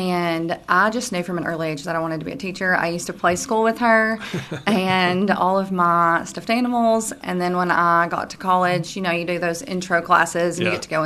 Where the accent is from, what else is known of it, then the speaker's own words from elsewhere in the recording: Livingston, Tennessee, United States; I grew up in Livingston, Tennessee. I live in Alpine.